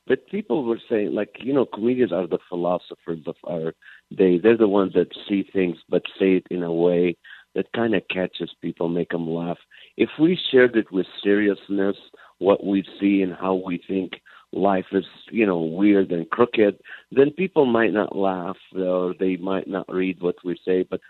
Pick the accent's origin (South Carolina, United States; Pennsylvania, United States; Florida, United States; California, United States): California, United States; I'm from California. Anything under 50 is evacuation weather for us.